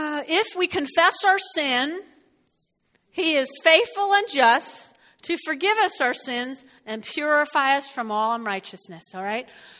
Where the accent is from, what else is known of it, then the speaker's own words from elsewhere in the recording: New Jersey, United States; I grew up in North Jersey. I come to York and meet these Cashmans.